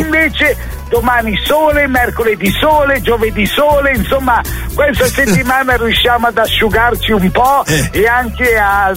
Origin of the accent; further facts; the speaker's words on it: Milan, Lombardy, Italy; però io sono di Milano